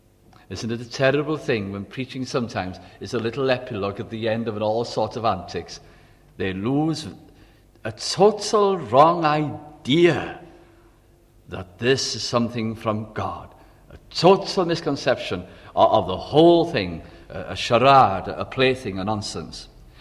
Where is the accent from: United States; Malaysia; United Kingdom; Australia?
United Kingdom; Wales; Imagine if we as Welsh people or English people, as the case might be, would be able to say, the Ten Commandments came to us.